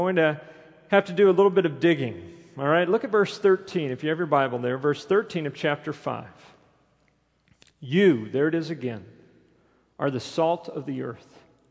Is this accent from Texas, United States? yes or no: yes; Texas, United States; Now, I grew up near San Jacinto River, and we saw that river overflow a lot.